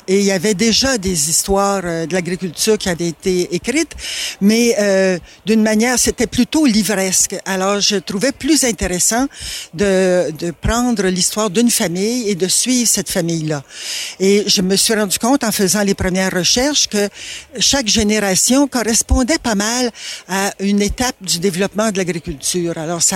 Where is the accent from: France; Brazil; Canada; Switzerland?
Canada; Victoriaville, Quebec; born there; Je suis née à Victoriaville, mais mes parents viennent d'ici.